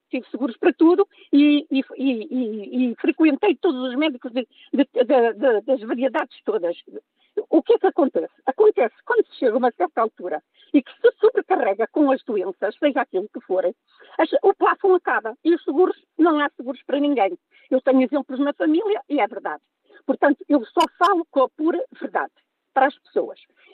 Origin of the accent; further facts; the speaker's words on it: Oeiras, Lisbon, Portugal; Sou do Oeiras, mas sou do posto de Passo de Arcos.